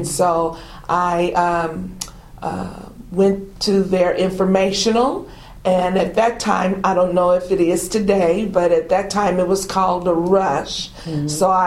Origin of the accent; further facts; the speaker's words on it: Kansas City, Missouri, United States; also born or lived in Springfield; I grew up in Springfield, Illinois, but we moved to Kansas City, Missouri. So I really had all of my formative years here in Kansas City, Missouri, from almost daycare, elementary, and high school.